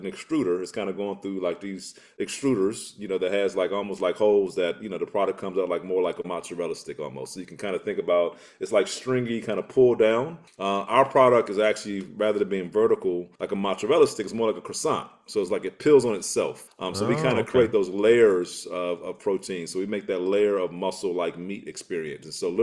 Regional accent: the South, United States; But all that to say, man, I grew up in the South.

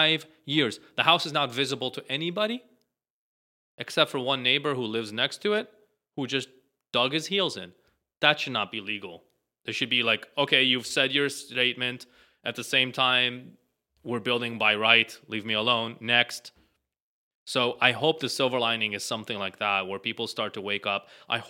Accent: Tel Aviv, Tel Aviv District, Israel; I'll go back to me growing up in Tel Aviv and seeing the modernity of the homes that I grew up

